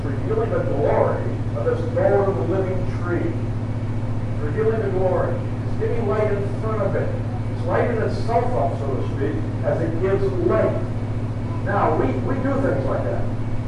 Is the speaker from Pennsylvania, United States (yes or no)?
yes; Pittsburgh, Pennsylvania, United States; But Brother Ralph comes from New England originally, and I come from Pittsburgh.